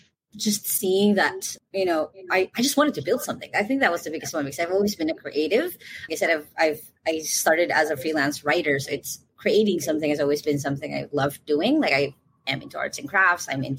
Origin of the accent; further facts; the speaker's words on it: Philippines; I'm from the Philippines. I have been working from home since I was 15 years old.